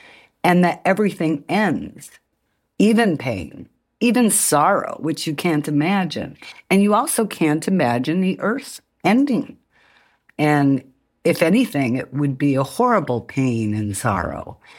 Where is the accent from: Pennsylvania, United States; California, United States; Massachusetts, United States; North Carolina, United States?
California, United States; San Diego; I grew up in San Diego where the sky was pretty clear and we had a lot of good weather.